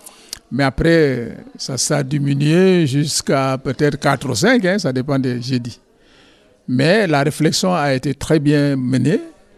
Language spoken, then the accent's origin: French; Senegal; moved away as an adult; now in France; je viens du Sénégal et je suis prêtre diocésain